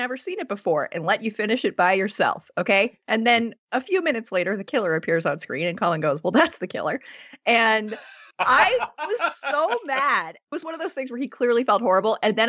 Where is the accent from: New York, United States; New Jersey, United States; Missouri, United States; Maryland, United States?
New Jersey, United States; I know this because I am also from Union County, by the way. Born in the same hospital as Meryl Streep.